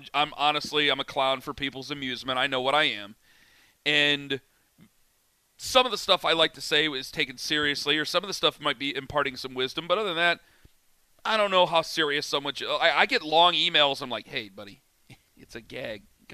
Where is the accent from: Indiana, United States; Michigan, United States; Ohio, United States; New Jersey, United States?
Ohio, United States; Cleveland; right in the middle of Rocket Mortgage Fieldhouse, right in the middle of my hometown, Cleveland, Ohio.